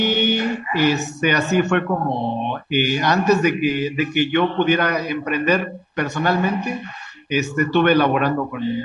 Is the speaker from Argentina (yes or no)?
no; Chiapas, Mexico; originario del estado de Chiapas, aquí en la frontera de México con Guatemala.